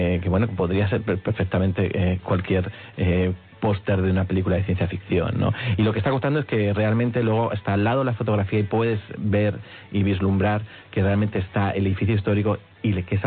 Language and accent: Spanish; Spain; lo que pasó desde 2008 hacia atrás, ¿no? En mi país, en España.